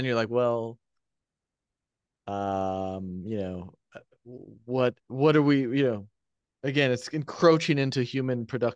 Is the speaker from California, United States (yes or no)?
yes; California, United States; I grew up in the Bay Area